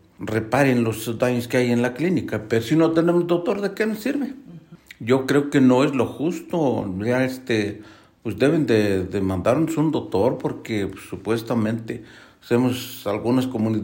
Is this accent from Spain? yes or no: no; Veracruz, Mexico; allá no nos quieren porque somos veracruzanos